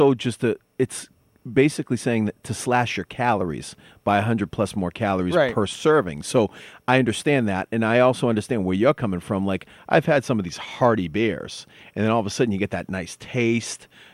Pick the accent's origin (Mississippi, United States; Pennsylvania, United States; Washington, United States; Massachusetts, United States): Massachusetts, United States; Boston; oh yeah, I'm from Boston.